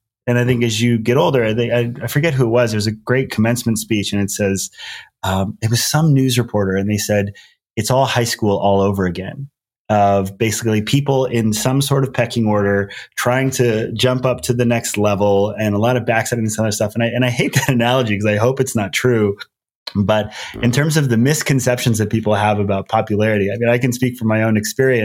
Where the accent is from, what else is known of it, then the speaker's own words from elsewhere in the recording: Hawaii, United States; So I grew up in Hawaii, going to public school.